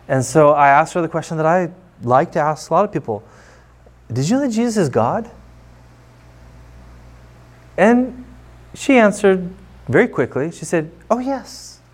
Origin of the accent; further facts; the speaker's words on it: United States; now in Ukraine; when people find out that I am from the United States